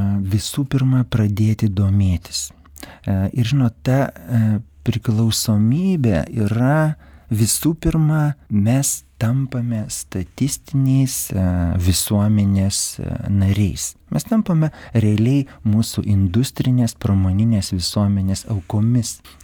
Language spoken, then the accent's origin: Lithuanian; Kaunas, Kaunas County, Lithuania; aš esu kaunietis ir aš tiesiog bėgau ąžolyne